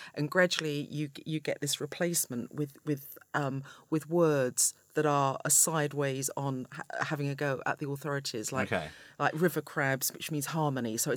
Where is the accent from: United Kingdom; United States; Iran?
United Kingdom; Hackney, London; I grew up in the Far East of London, in Hackney.